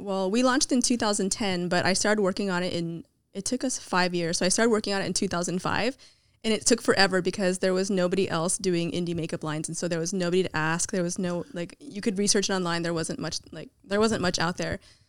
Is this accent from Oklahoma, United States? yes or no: no; Milpitas, California, United States; I grew up in Milpitas, which was a really small town.